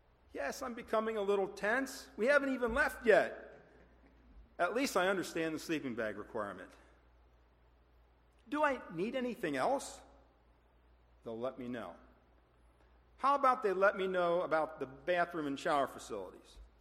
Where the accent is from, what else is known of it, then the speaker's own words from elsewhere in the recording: Gettysburg, Pennsylvania, United States; while I was growing up in Gettysburg.